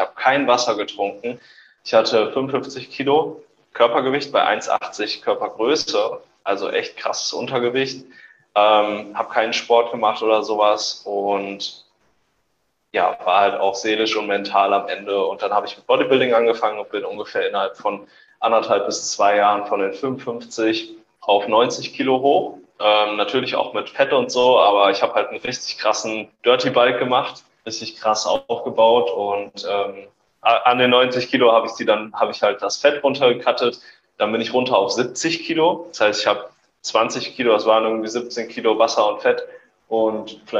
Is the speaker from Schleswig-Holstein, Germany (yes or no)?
no; Wetzlar, Hesse, Germany; moved away; ich komme gebürtig aus Wetzlar, das ist eine kleinere Stadt in Hessen, in der Nähe von Gießen. Die Ecke sind wir nach Velbert gezogen